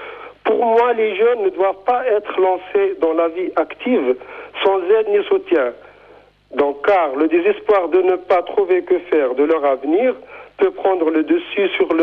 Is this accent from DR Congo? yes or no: no; Switzerland; je suis tunisien, je suis suisse d'origine tunisienne